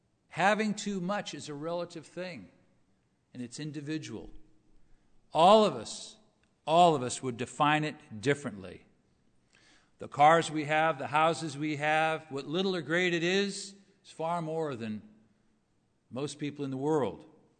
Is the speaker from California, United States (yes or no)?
yes; Los Angeles, California, United States; When I grew up in Los Angeles, or near Los Angeles, there was one building.